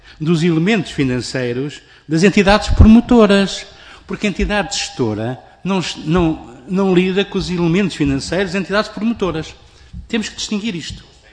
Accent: Coimbra, Centro, Portugal; eu sou de Coimbra, nascido, batizado, casado e com certeza morto.

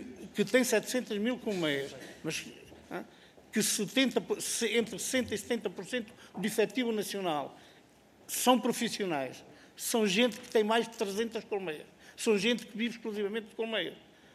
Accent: Bragança, Portugal; Toda a zona interior do nosso país fronteira, que vai de Bragança, minha terra, até o Algarve

